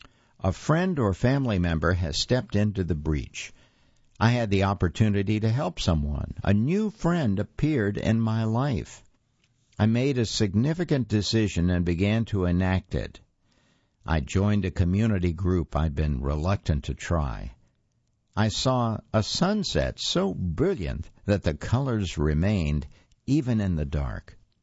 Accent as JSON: {"language": "English", "town": "Uvalde", "region": "Texas", "country": "United States", "tie": "born or raised there", "said": "On May 24, 2022, 19 children and two adults were murdered at an elementary school in my hometown of Uvalde, Texas. I went to school there and walked every day to and from the elementary school."}